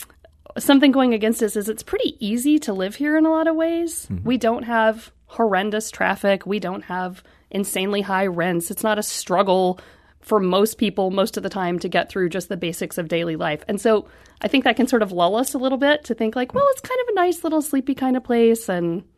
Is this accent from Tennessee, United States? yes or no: yes; Memphis, Tennessee, United States; I grew up largely in Memphis. When I was in Memphis, we didn't do a lot of the obvious things all the time